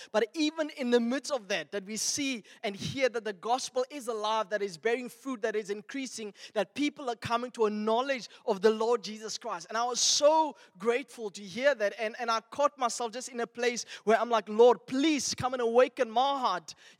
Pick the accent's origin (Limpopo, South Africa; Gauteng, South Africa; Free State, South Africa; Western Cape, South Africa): Free State, South Africa; Welkom; I'm from Velkom, so if God would call me back to Velkom, I would negotiate with him.